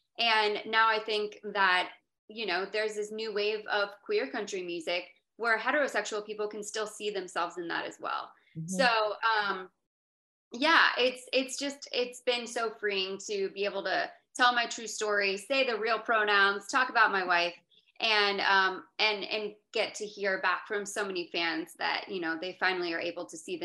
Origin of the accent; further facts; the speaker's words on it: Florida, United States; Hillary's from Indiana. I'm from Florida.